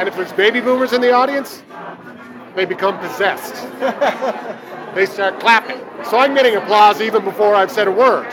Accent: Canada; it has nothing to do with being Canadian, quite frankly.

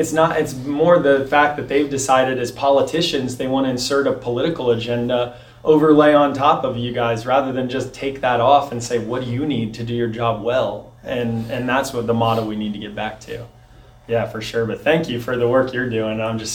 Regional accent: Petersburg, Illinois, United States; Yeah, so I grew up in Petersburg, Illinois.

